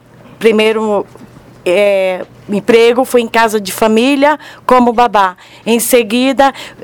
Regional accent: Itaberaba, Bahia, Brazil; now in São Paulo, Brazil; sou da cidade de Itaberaba, né? Significa terra brilhante.

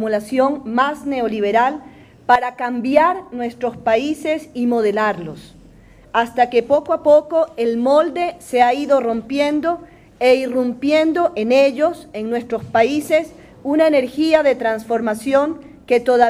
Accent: Ecuador; En mi país, el Ecuador

